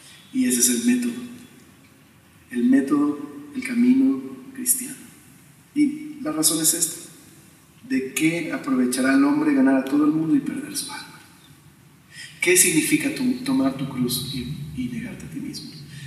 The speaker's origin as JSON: {"language": "Spanish", "region": "Mexico City", "country": "Mexico", "said": "yo soy del DF, entonces no creen que estoy echando a nadie"}